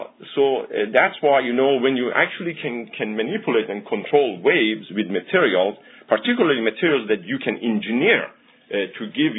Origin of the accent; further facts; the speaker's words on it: Iran; moved away as an adult; now in United States; I was born in Iran, grew up there, and went to my college there. I got my bachelor's degree there, and then I came to United States for my graduate study.